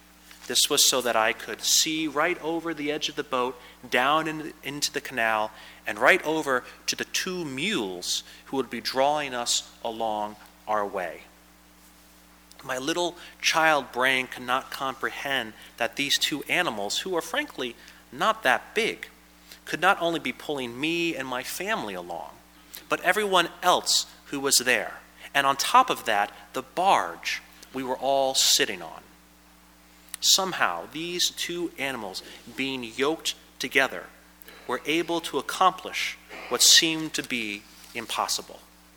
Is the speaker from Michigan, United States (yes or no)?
no; Pennsylvania, United States; One of the things I enjoyed about growing up in Pennsylvania was all the interesting history that could be found and explored.